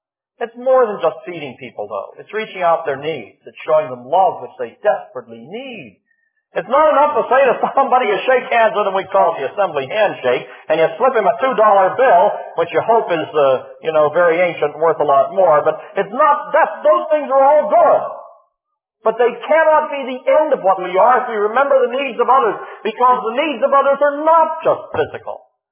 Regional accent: Pittsburgh, Pennsylvania, United States; because I'm also from Pittsburgh.

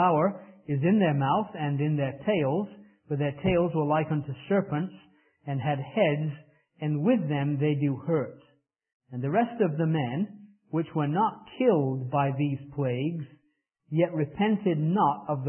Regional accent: England, United Kingdom; And as an Englishman, I find it hard to understand what the fascination with Valley Forge, Pennsylvania is

